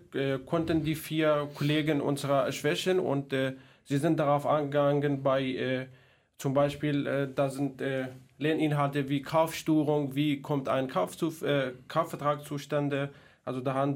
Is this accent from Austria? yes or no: no; Mosul, Nineveh, Iraq; now in Germany; ich bin im Irak, also im Nordirak geboren, mit 5 Geschwistern aufgewachsen, bin dort zur Schule gegangen, wie alle anderen.